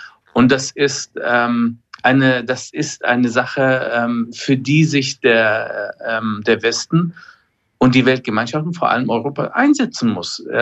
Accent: Palestine; Wir als Palästinenser verlangen nicht weniger als die Umsetzung der internationalen Resolutionen

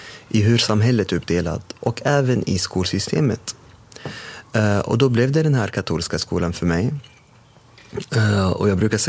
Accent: Damascus, Damascus Governorate, Syria; Men jag kommer då från Damaskus, alltså världens äldsta stad. där det fortfarande bor människor.

